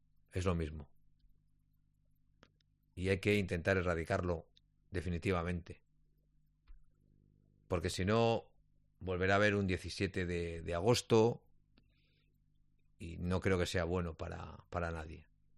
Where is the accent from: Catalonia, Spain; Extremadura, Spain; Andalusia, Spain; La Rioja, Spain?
Catalonia, Spain; Barcelona; ¿de dónde eres? De Barcelona. Me siento ciudadano de Barcelona, de verdad.